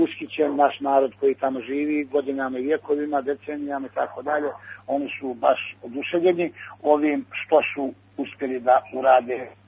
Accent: Montenegro; djed je bio Srbin, otac Srbin, pa ne treba dokazivati valjda da sam ja Srbin. Naravno, ja sam Crnogorac, zato što sam iz Crne Gore

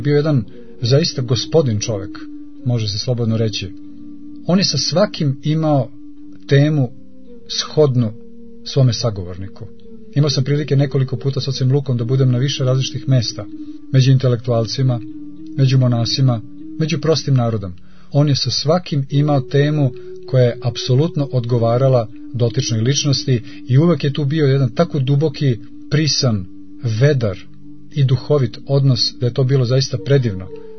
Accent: Belgrade, Serbia; iako smo rodom Beograđani obojica

